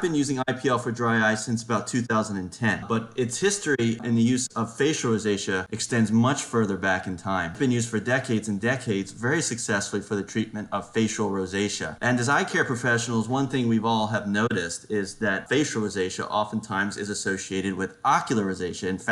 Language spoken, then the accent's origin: English; Baltimore, Maryland, United States; My background is I'm from the Baltimore area.